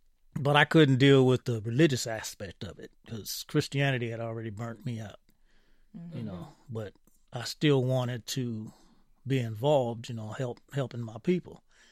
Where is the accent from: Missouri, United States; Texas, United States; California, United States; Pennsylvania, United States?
California, United States; San Francisco; also born or lived in Oakland; I went to school, was born and raised, and worked mostly in San Francisco, but most of my growing up and learning in life was done in Oakland, California.